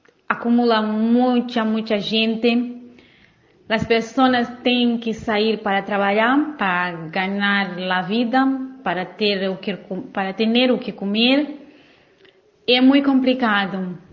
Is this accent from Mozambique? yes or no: yes; Mozambique; Spanish is a second language; soy de Mozambique.